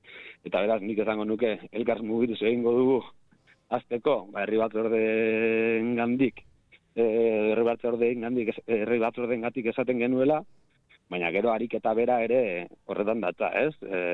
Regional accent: Lekeitio, Basque Country, Spain; Ni neu lekeitiarra naiz, arnazgune batekoa

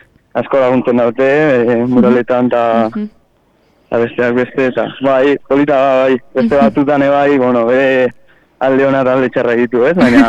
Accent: San Pedro, Basque Country, Spain; hasi ginen San Pedro nire herrian

